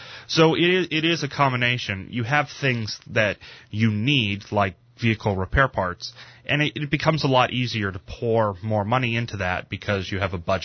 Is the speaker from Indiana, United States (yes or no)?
yes; Indiana, United States; They're based in South Bend, which is close to my hometown, Indiana.